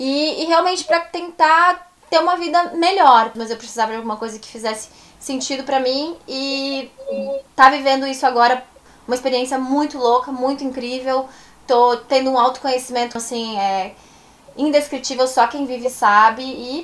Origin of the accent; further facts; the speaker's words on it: Novo Hamburgo, Rio Grande do Sul, Brazil; moved away as an adult; also born or lived in São Leopoldo; now in Vancouver, Canada; sou jornalista. Nasci na cidade de São Leopoldo, Rio Grande do Sul. Mas morei a vida inteira em Novo Hamburgo.